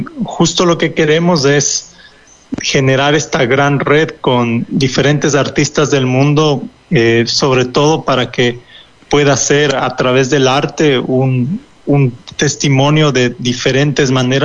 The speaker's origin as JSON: {"language": "Spanish", "country": "Ecuador", "moved": "as an adult", "lives_now": "Italy", "said": "yo soy de Ecuador y trabajo más o menos 10 años en el mundo de la música"}